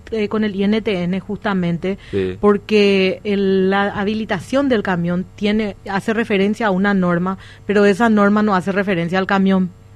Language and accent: Spanish; Paraguay; Primero que nada, que yo soy paraguaya, tengo hijos paraguayos.